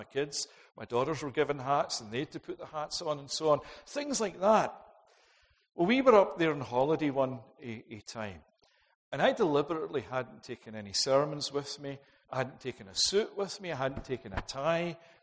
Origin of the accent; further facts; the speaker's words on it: Scotland, United Kingdom; I can remember growing up in Scotland